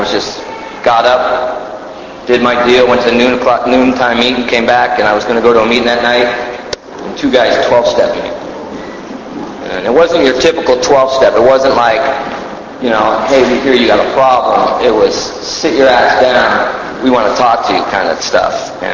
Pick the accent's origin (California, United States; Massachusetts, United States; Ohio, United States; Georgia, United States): California, United States; Stockton; I grew up in California. I grew up in a town called Stockton, California. If anyone's from California, you know I'm not bragging about it.